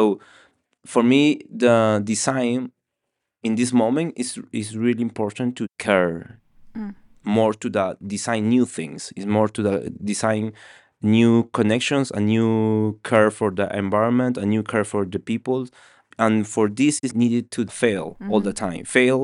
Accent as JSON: {"language": "English", "country": "Peru", "said": "I am from Peru."}